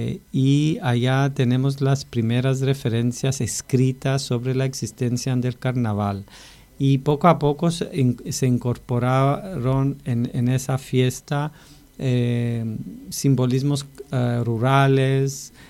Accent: Limassol, Limassol District, Cyprus; las llevaban a Limassol, en la ciudad, mi ciudad natal

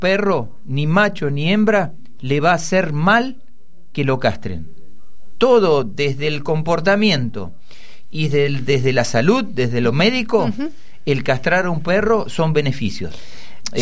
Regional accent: Pirovano, Buenos Aires Province, Argentina; Mi pueblo, Piroano, en el partido de Bolívar

